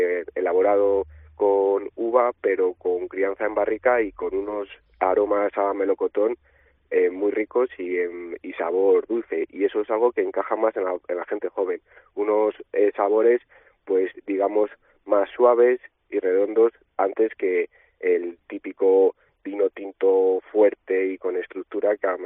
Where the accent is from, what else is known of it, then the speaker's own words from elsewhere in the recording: Valladolid, Castile and León, Spain; Yo he nacido y crecido en Valladolid, pero siempre me ha gustado mucho mi pueblo, Valbuena de Duero, que era donde veraneábamos